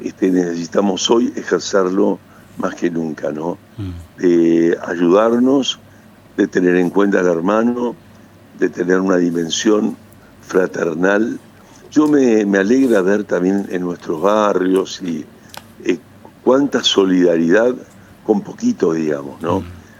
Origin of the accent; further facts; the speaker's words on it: Paraná, Entre Ríos, Argentina; yo soy del Paraná, esta es la realidad. Todos los lugares que estuve, y ahora vivo enfrente del Paraná